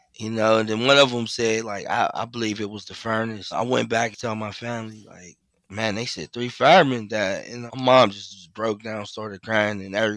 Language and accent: English; Pittsburgh, Pennsylvania, United States; Yes. Yeah, I grew up in Pittsburgh.